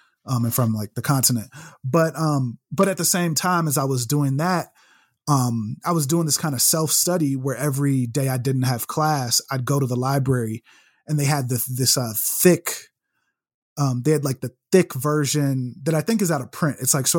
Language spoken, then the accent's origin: English; Chicago, Illinois, United States; Cause like I grew up in Chicago in like very Black neighborhoods